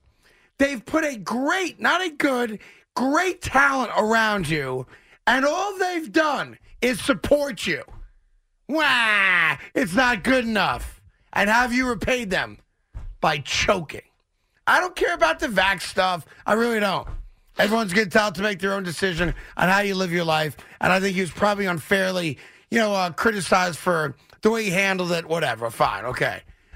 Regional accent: United States; And as you know, as an American, nobody holds me hostage.

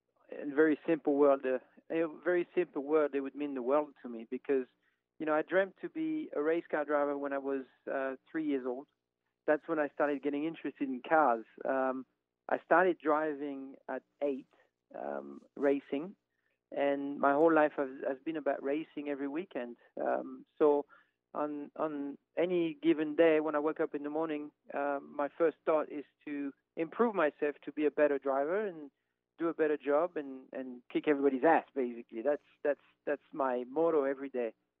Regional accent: France; I grew up in France

